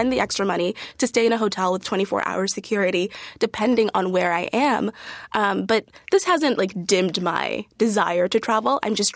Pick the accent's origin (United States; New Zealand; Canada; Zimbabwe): Zimbabwe; I'm from Zimbabwe